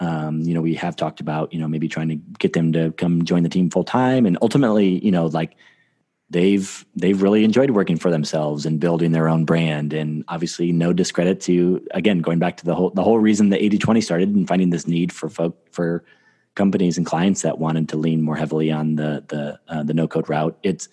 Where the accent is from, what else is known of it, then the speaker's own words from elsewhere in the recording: Iowa, United States; And as like a small side tangent to that too, I'm from Iowa.